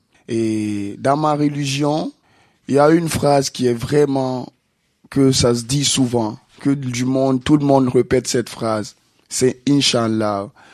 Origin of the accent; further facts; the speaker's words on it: Guinea; Je suis africain de la Guinée, mais pas n'importe quelle Guinée, de la Guinée où les Haïtiens sont originaires.